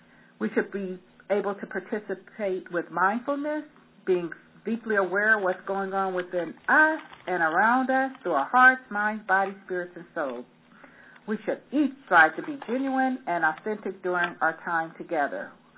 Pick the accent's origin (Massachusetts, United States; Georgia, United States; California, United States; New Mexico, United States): California, United States; I'm really always excited when I hear that there's other jurisdictions outside of my home state, California, doing this work